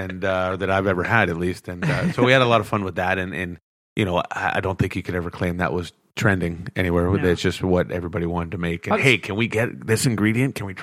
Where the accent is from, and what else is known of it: British Columbia, Canada; born or raised there; also born or lived in Toronto